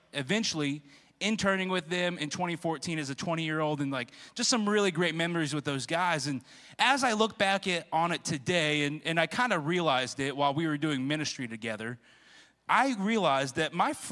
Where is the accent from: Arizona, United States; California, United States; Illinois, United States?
Illinois, United States; Quincy; my friend group growing up, I grew up in Quincy, Illinois, and up in the Midwest.